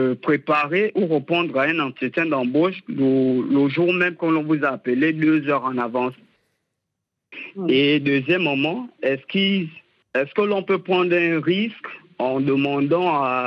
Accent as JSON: {"language": "French", "country": "Gabon", "said": "j'ai remarqué chez nous, au Gabon, que la plupart des entretiens d'embauche se font le jour même"}